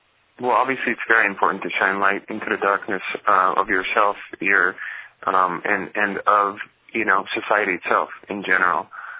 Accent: Los Angeles, California, United States; to me was as a young adult growing up in Los Angeles, was a huge wake-up call.

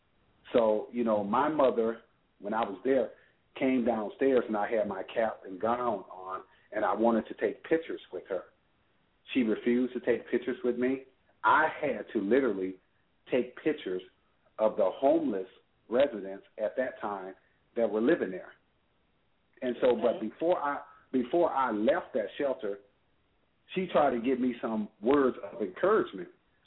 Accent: Racine, Wisconsin, United States; born there; I was born in Racine, Wisconsin.

